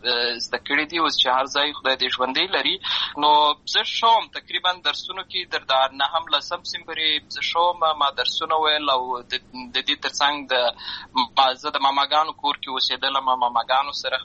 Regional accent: Lashkar Gah, Helmand, Afghanistan; born there; also born or lived in Uruzgan; زه په اصل کې د اوروزګان ولایت یم اما زه په هلمند ولایت لشکرګاه کې پیدا شوی یم

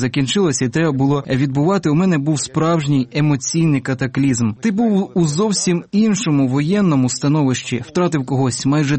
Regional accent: Israel; born or raised there; Ukrainian is a second language; now in Russia

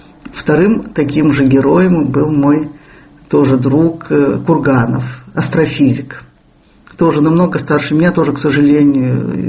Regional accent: Russia; У меня французский паспорт. Ну, конечно, ну, я русская, естественно.

